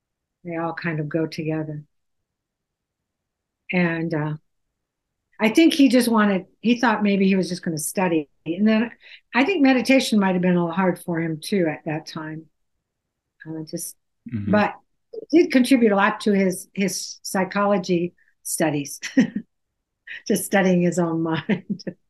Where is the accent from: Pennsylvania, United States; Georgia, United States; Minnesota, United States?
Minnesota, United States; Minneapolis; because I grew up in a big city. I grew up in Minneapolis, which is probably about the size of Charlotte